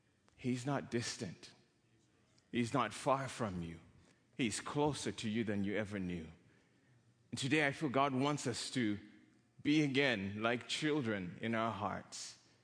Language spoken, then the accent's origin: English; Kenya; I'm from Kenya